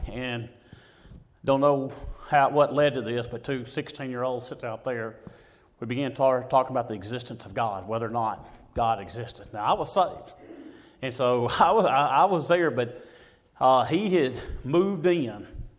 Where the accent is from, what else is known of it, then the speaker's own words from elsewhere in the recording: Mississippi, United States; I grew up in the Mississippi Delta, and the Mississippi Delta has a couple things.